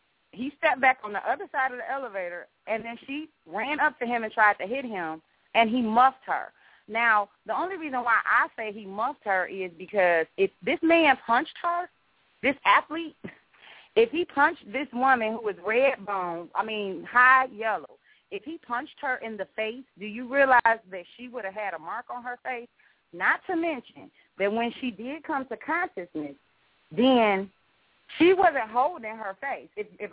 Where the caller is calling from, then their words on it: Jacksonville, Florida, United States; Jacksonville. Hi, this is